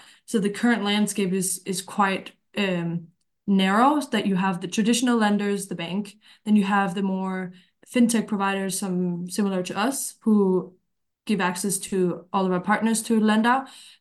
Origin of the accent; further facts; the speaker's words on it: Denmark; So I'm originally from Denmark, a very, very small town. I think that we have now maybe reached 80,000 people.